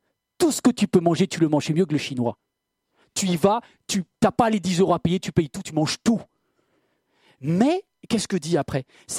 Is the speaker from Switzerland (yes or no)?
no; France; J'aime bien tout contrôler, je suis français.